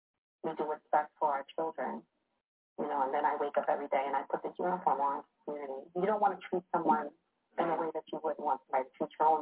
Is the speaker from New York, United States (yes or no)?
yes; Sleepy Hollow, New York, United States; I grew up in Sleepy Hollow. I lived here my whole life.